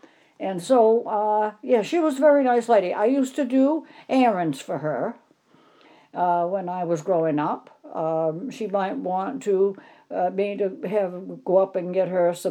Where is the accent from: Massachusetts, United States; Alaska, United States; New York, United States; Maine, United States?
Maine, United States; South Paris; born there; I was born in South Paris, in the little house right now that is an Asian restaurant right next to Maurice's.